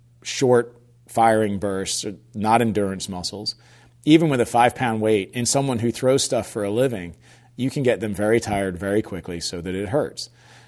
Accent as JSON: {"language": "English", "region": "East Coast", "country": "United States", "tie": "born or raised there", "said": "I grew up on the East Coast, so we had a winter season."}